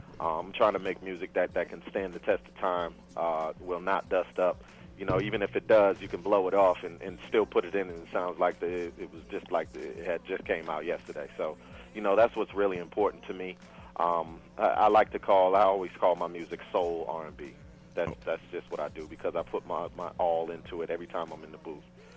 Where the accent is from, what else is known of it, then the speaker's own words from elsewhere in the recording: Brockton, Massachusetts, United States; born there; I was born in Brockton, Massachusetts, man. I mean Brockton, Boston.